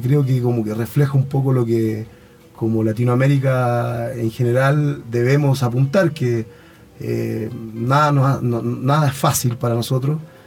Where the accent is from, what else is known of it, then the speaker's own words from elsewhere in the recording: Chile; Sí, efectivamente, yo soy de Chile.